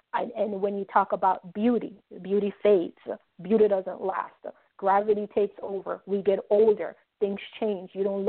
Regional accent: Jamaica; for all of you who can't tell by now by my accent, I'm Jamaican

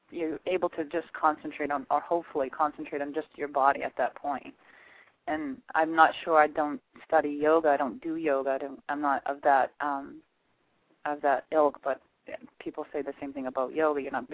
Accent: New York, United States; born there; I was not. I was born in Manhattan.

